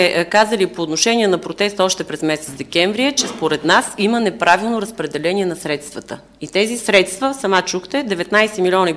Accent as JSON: {"language": "Bulgarian", "town": "Pernik", "region": "Pernik Province", "country": "Bulgaria", "said": "аз като перничанка"}